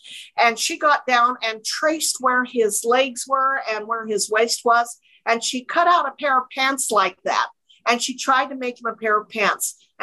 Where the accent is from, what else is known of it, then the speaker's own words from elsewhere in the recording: Utah, United States; born there; That's how come I was born in Utah, from my father's side of the family.